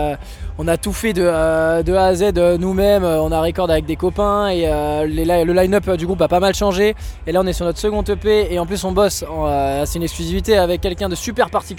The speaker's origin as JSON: {"language": "French", "town": "Paris", "region": "Île-de-France", "country": "France", "said": "à la base on fait du pop punk rock un peu californien, mais on vient de Paris."}